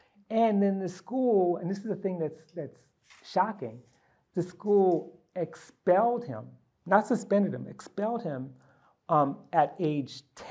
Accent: New York City, New York, United States; And I was actually growing up in Harlem.

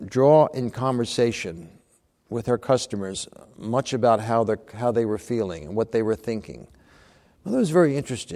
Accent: Ocean City, New Jersey, United States; born there; In this town, I was born in Ocean City, New Jersey. New Jersey, it's on the southern shore of New Jersey, on the Atlantic Ocean, an island resort.

